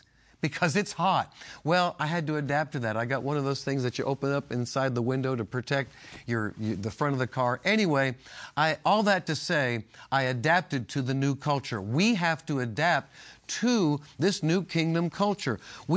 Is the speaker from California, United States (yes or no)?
no; New York, United States; moved away as an adult; also born or lived in Massachusetts; I lived on the East Coast, born on the East Coast. I was born in New York and I moved when I was 20 years old.